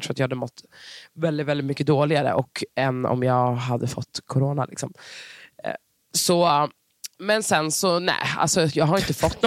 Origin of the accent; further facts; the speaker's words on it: Stockholm, Stockholm County, Sweden; Alltså jag är så söder som man kan bli. Jag har bott i innerstan hela mitt liv liksom.